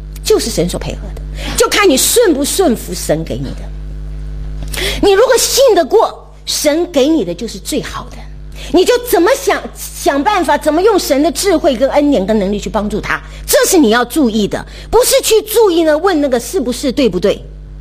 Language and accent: Chinese; Shandong, China; 就是因为我山东人这么有 家里面管得这么严，这么有礼教